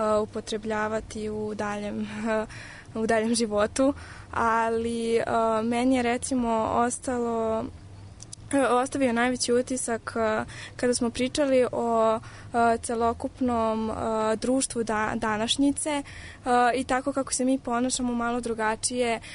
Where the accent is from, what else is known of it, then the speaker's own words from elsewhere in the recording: Vojvodina, Serbia; accent: Upper Banat dialect; ali sad baš vučemo onako na taj neki gornji banatski deo